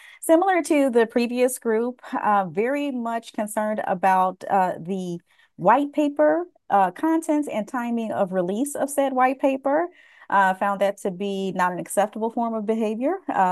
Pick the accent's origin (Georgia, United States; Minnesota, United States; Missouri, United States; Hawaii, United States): Georgia, United States; Alpharetta; I am from Alpharetta, Georgia.